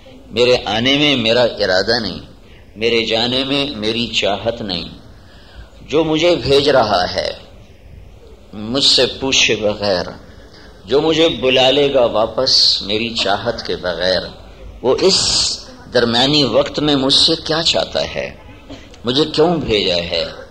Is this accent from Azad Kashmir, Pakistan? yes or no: no; Multan, Punjab, Pakistan; born there; میں ملتان میں پیدا ہوا، میرا اختیار کوئی نہیں، میرا ذاتی انتخاب کوئی نہیں.